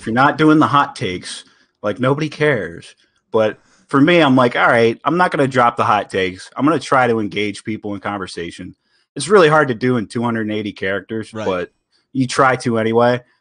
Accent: Delaware, United States; Born and raised here.

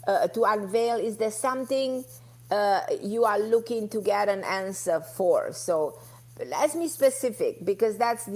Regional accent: New York, United States; I'm like a lot of people, everybody from New York. My New York is my hometown.

